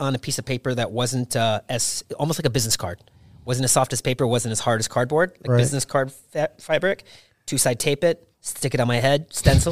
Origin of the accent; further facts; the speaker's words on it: Michigan, United States; From Michigan. Made in the Philippines, born in Michigan.